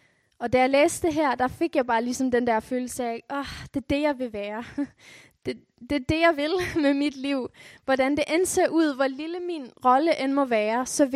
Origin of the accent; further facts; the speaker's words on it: Faroe Islands; jeg er færing dansker